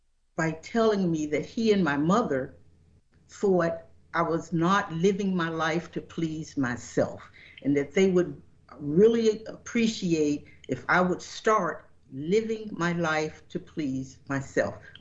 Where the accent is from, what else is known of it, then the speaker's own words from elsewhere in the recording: Jamestown, New York, United States; For example, I grew up in Jamestown, New York, as you mentioned earlier, in the Snow Belt.